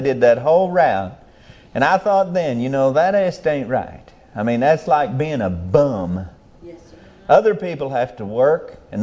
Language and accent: English; United States; Now, I am an American, and this is my country, and these are my people, and I owe them some things just because of that fact. I live here.